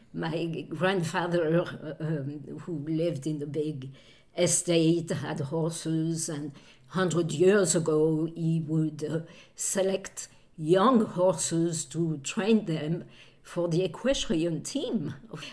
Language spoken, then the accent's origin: English; Lyon, Auvergne-Rhône-Alpes, France; I'm from France. I was born in Lyon, the big city, which wants to be the second largest city in France. So I grew up in a big city.